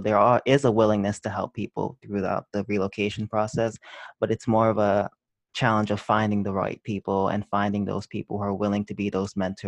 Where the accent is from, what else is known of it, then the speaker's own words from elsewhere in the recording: New York, United States; I know I had this kind of bias as a New Yorker